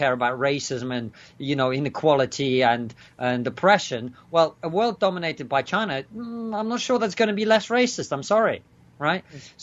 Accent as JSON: {"language": "English", "town": "Bristol", "region": "South West England", "country": "United Kingdom", "tie": "born or raised there", "said": "I grew up in Bristol."}